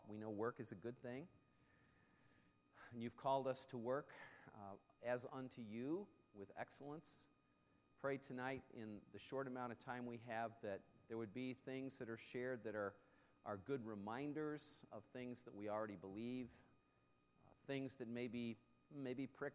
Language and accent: English; Illinois, United States; now in East Lansing, United States; Some of you know that I came to East Lansing from Illinois many years ago, back in the early 70s